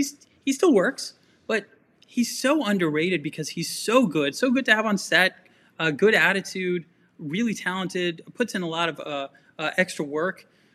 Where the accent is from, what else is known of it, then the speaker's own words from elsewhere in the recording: Virginia, United States; I'm from Virginia. I went to University of Virginia.